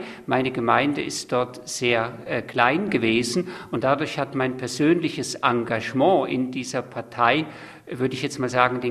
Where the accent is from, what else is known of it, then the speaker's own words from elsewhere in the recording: Rhineland, Germany; born there; Ich bin in Deutschland, im Rheinland, geboren